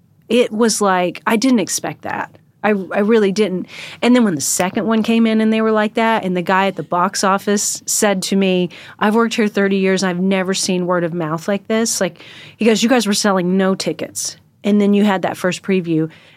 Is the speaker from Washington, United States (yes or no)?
yes; Washington, United States; We're from completely different parts of the country. Mm-hmm. He's from Texas and I'm from Washington.